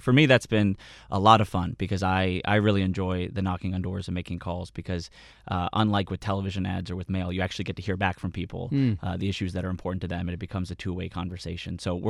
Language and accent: English; Ohio, United States; And growing up in Ohio in a small town on our one block, we had the whole political spectrum on our block